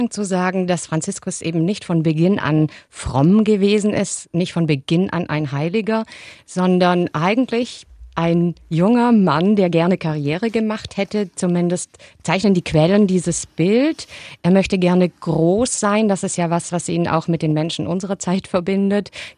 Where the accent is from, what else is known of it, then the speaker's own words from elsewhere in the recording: Southern Germany, Germany; Ich komme aus Süddeutschland. Da gibt es viele Franziskanerinnen, Klöster, die in den 80er Jahren gute Mädchenarbeit gemacht haben.